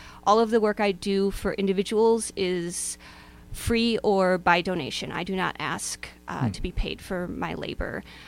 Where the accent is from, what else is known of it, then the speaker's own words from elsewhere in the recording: Midwest, United States; also born or lived in Queens; now in Ulster County, United States; I came to the Hudson Valley in May after living in the city in Queens for 6 years. I'm originally from the Midwest, and now I live in Ulster County.